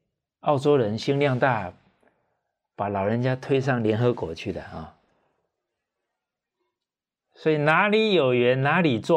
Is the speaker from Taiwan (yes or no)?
yes; Taiwan; 我在台湾土生土长啊，